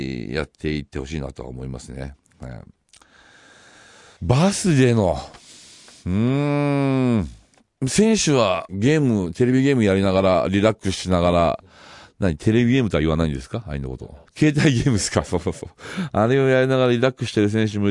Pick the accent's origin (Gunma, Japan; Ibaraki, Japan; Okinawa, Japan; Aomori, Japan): Gunma, Japan; moved away as an adult; 僕ね、群馬の田舎から出てきて、まあ1年目はね、高校出て1年目は本当安い給料だったんですけど